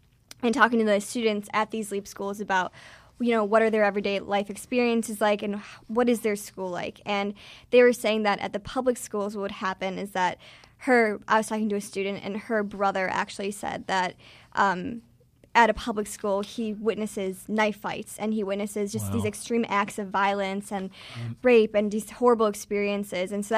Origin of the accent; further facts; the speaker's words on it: Illinois, United States; You know, growing up in the Chicago suburbs, it's definitely very different